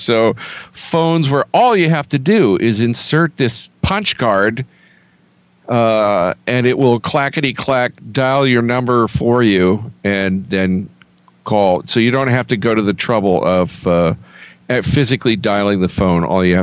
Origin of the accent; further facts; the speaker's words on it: Washington, United States; the film, shows me pictures of my hometown as it looked 50 years ago. It's a very different town. The whole skyline is radically different because none of the big skyscrapers have been built yet. The biggest building is the Smith Tower